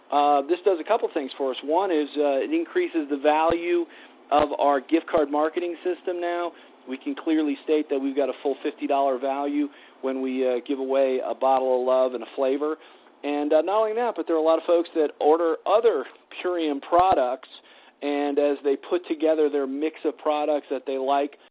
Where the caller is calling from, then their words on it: Colorado, United States; I'm calling in from Colorado tonight.